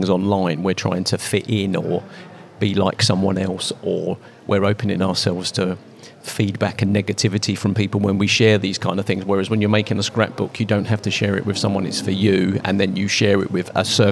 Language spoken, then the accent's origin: English; London, United Kingdom; You know, I'm from the East End of London, but why have I got a badge from somewhere in Devon?